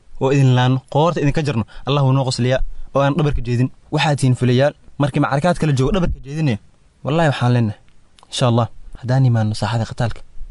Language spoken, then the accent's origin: Somali; Kismayo, Lower Juba, Somalia; born there; waxaan ku dhashay magaalada Kismaayo waxaan ka soo jeedaa gobolka Nugaal qabiilka aan ka dhashayna waa Majerteen